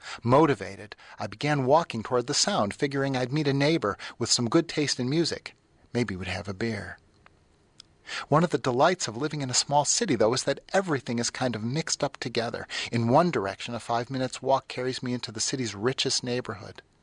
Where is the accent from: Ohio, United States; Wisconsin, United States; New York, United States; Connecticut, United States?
Ohio, United States; Cleveland; also born or lived in Philadelphia; I moved here from Philadelphia and I grew up in Cleveland, so I'm used to that urban Eastern European thing.